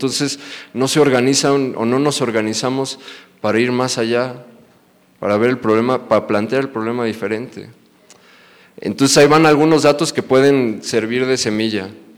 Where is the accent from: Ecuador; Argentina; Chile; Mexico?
Mexico; Guanajuato; me indigna porque yo soy de Guanajuato y en la ciudad en donde yo nací